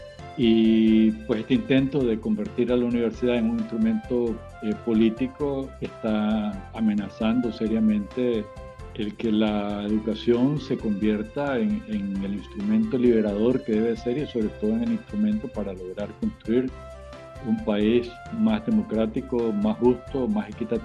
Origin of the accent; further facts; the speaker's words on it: Nicaragua; nuestro compromiso como nicaragüenses